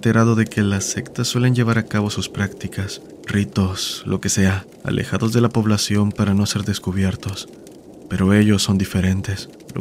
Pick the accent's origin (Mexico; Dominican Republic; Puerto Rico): Dominican Republic; San Pedro de Macorís; now in La Romana, Dominican Republic; soy de República Dominicana. … actualmente vivo en la ciudad de La Romana. Recuerdo que durante mi infancia vivía en San Pedro, en una casa grande de madera